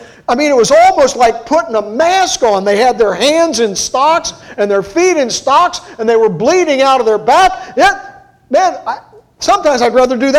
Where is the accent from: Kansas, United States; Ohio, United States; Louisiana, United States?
Ohio, United States; Cincinnati; born there; Now, I was born in Cincinnati, Ohio. I am not a country boy. I don't understand cows. I don't understand pigs.